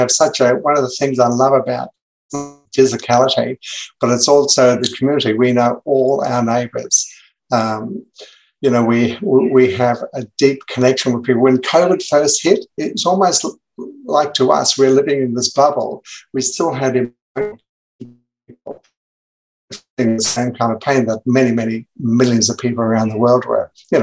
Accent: Gold Coast, Queensland, Australia; Okay, so I'm from the Gold Coast, Queensland, Australia. So that's in the east coast of Australia. I live in a beautiful eco-village.

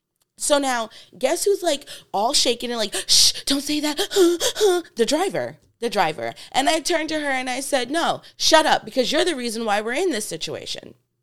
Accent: New York, United States; now in California, United States; So this is California. I'm from New York. These are two completely different mindsets.

